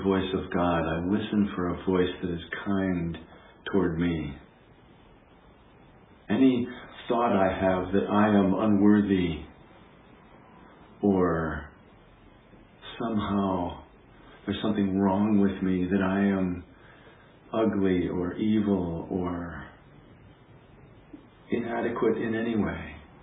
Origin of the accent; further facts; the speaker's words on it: Montana, United States; growing up in Montana, I frequently would come upon cattle herders or sheep herders with their flocks.